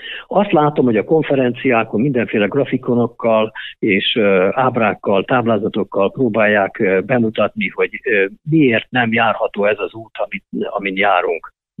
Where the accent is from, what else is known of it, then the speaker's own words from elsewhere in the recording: Baranya, Hungary; ugye egy kis faluban nőttem föl az Ormánságba, Baranyába